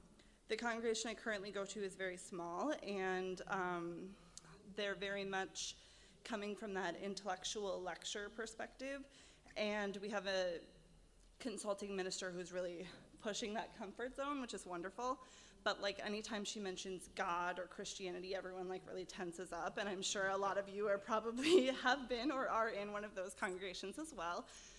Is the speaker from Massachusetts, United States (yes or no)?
no; La Crosse, Wisconsin, United States; I'm from La Crosse, Wisconsin.